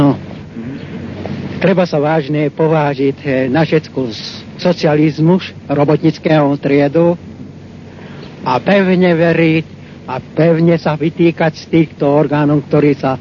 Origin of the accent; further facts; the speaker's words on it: Komárno, Nitra Region, Slovakia; Slovak is a second language; Ja som z Komárny, z maďarskej z národnosti